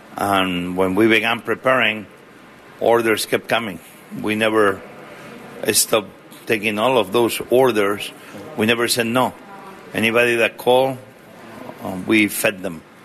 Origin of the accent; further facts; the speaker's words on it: Spain; accent: Spanish; English is a second language; now in United States; everybody knows I'm an American with an accent, and my accent is Spanish. I am a very proud American, and I'm a very proud Spaniard.